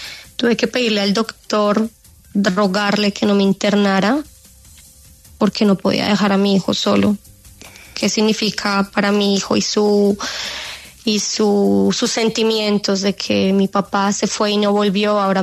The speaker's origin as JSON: {"language": "Spanish", "country": "Colombia", "moved": "yes", "lives_now": "Israel", "said": "Nosotros como israelíes, yo como colombiana"}